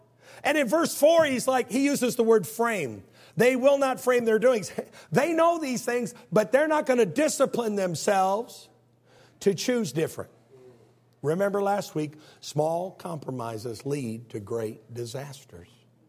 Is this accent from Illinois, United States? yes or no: yes; Illinois, United States; also born or lived in El Paso, United States / Arkansas, United States; See, I'm from Illinois. Anybody from the Midwest? Come on, raise your hand.